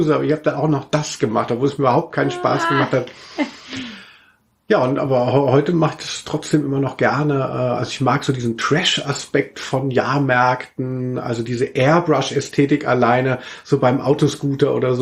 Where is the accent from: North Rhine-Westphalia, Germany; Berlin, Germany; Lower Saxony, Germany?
North Rhine-Westphalia, Germany; Cologne; ich komme ja aus Köln, wie man weiß.